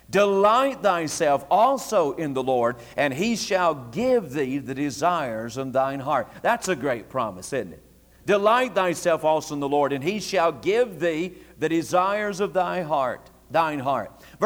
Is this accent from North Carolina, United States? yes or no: yes; North Carolina, United States; Since I'm from North Carolina, I can talk about North Carolina.